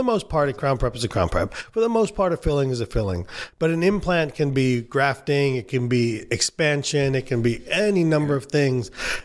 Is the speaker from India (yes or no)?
yes; India; As an Indian, I don't like to spend money.